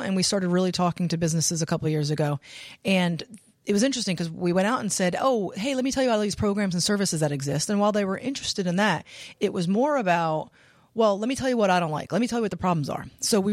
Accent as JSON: {"language": "English", "region": "Pennsylvania", "country": "United States", "tie": "born or raised there", "said": "I am not. I actually was born and raised in Pennsylvania, but I went to URI and fell in love with both the state and my husband."}